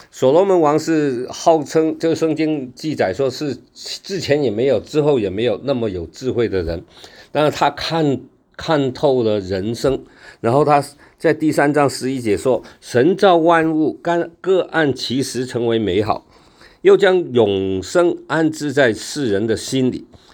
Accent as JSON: {"language": "Chinese", "country": "Hong Kong", "tie": "born or raised there", "said": "以前我们小时候我在小时候在香港的时候"}